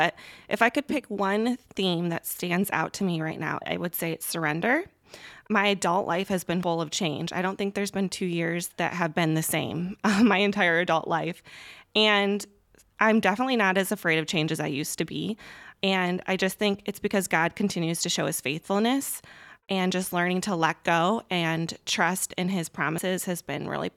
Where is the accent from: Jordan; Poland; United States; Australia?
United States; Grand Rapids, Michigan; I grew up in Grand Rapids, so I am from the area.